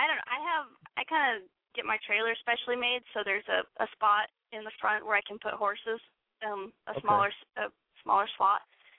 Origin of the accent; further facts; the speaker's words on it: Montana, United States; Yeah, I'm from Montana, and there's no better place than Montana in the summer.